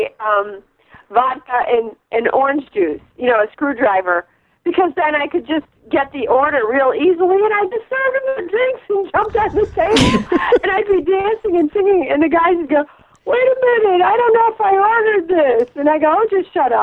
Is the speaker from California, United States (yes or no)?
no; Chicago, Illinois, United States; And of course, you know, Chicago is my hometown. I love Chicago. I love Chicago.